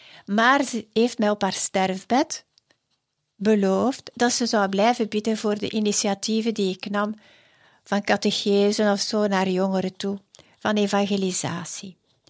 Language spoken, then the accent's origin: Dutch; Belgium; Ginder in Frankrijk. Heel alleen als Belgische.